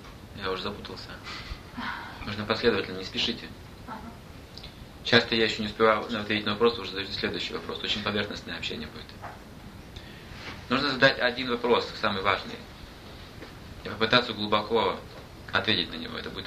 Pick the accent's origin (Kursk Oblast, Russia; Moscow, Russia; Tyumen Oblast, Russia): Tyumen Oblast, Russia; Tyumen; Боже мой, я жил в Тюмени. Родился в Тюмени.